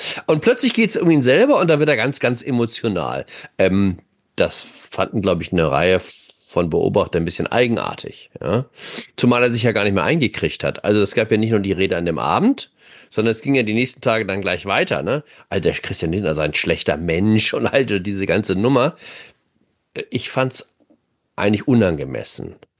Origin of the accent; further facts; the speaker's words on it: Hamburg, Germany; also born or lived in Osnabrück; Ja, ich habe das immer ein bisschen verheimlicht.